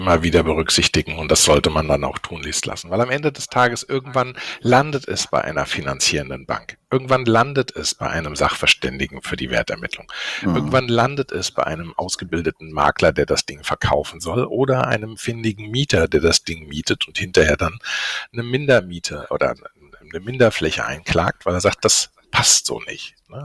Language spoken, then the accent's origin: German; Hesse, Germany; ich komme aus dem Rhein-Main-Gebiet